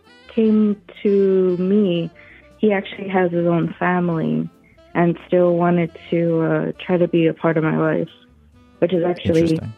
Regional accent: Texas, United States; I'm from Texas, by the way.

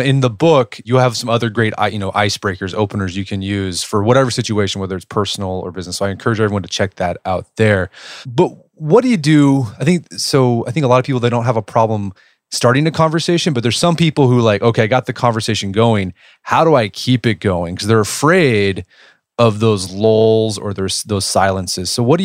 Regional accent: Oklahoma City, Oklahoma, United States; From Oklahoma City.

